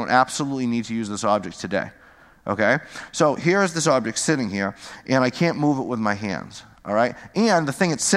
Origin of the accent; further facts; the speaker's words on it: Peabody, Massachusetts, United States; All right, I grew up in Peabody. Half of Peabody is Jewish, half. Okay, West Peabody, Jewish.